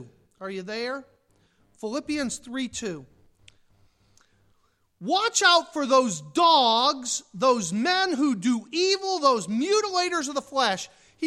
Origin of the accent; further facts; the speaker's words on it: Mansfield, Pennsylvania, United States; When I was growing up in Mansfield, Pennsylvania, our basketball team went to the state championships, little tiny Mansfield.